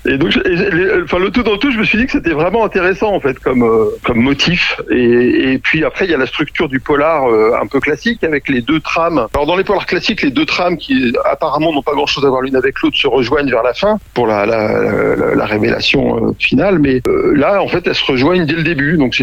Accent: Paris, Île-de-France, France; Enfin, moi, je suis parisien, donc.

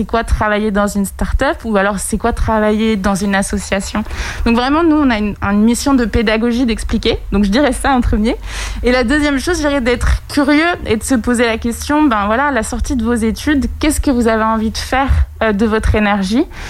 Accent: Segré, Pays de la Loire, France; now in Paris, France; en ce moment, je travaille à Paris, mais je suis originaire de Segré et j'ai fait une année de césure à Angers.

